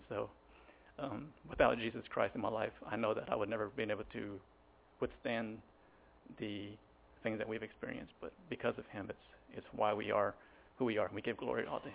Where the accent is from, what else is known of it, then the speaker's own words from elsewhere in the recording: Garland, Texas, United States; Growing up in Garland at the time in high school, Asian gangs were very prominent.